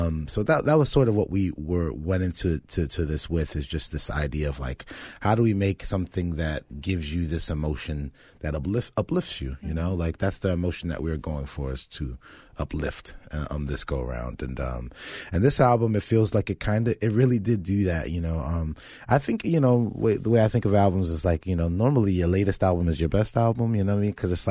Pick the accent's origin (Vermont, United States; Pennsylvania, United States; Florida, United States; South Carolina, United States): Florida, United States; we grew up near Stoneman Douglas